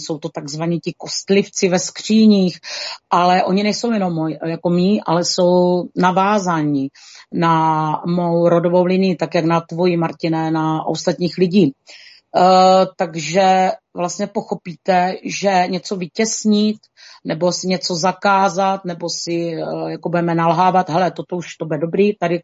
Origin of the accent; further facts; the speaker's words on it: Přibice, South Moravian Region, Czechia; jsem z Jižní Moravy, kousek od Pálavy, z malé vesnice Přibice, kde působím teda od narození. Je mi 56 let